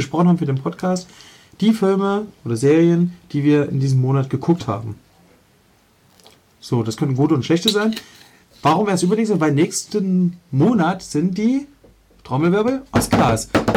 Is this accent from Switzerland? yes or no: no; Leipzig, Saxony, Germany; ich bin in Leipzig-Reutlitz aufgewachsen.